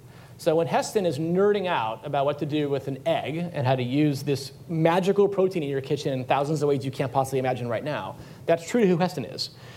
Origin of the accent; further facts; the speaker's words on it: California, United States; accent: New Yorker; In the beach in Southern California.